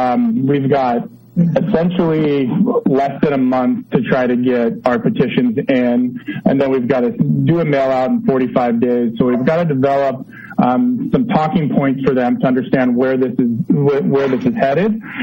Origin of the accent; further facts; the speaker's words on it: Valencia, California, United States; I grew up down in Valencia, so I was kind of northern LA County.